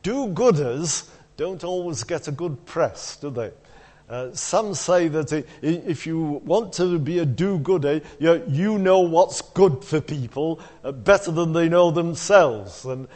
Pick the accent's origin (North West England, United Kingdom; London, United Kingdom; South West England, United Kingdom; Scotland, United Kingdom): North West England, United Kingdom; Blackpool; I was born and brought up in Blackpool, as some of you probably know.